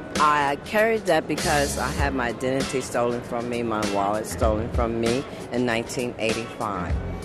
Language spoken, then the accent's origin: English; Bladensburg, Maryland, United States; I am from Bladensburg, Maryland. Right now I'm in Washington, D.C. at the Union Station.